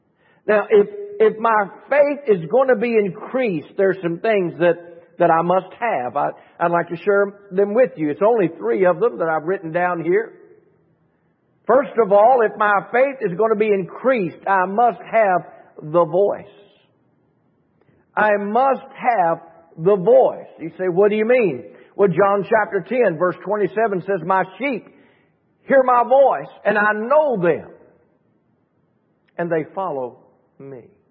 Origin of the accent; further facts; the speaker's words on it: Virginia, United States; now in Ohio, United States; We are from Virginia. We moved from Virginia to Ohio.